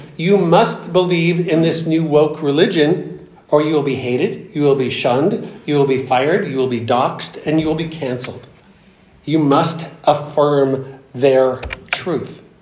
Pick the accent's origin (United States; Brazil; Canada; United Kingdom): Canada; I'm seeing this in my home country of Canada, where I grew up